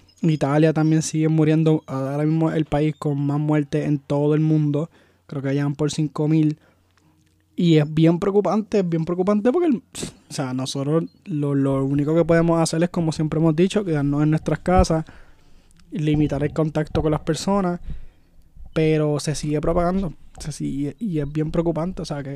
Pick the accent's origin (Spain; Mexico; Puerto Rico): Puerto Rico; Como puertorriqueño y como mundo entero.